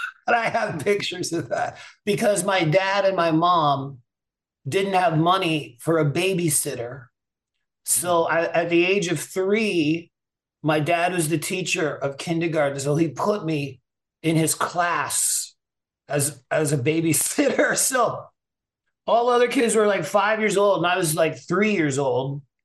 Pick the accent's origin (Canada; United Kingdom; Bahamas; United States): Bahamas; Freeport, Grand Bahama; But I was born in Freeport, Bahamas. My dad taught art at Mary Star of the Sea School in Freeport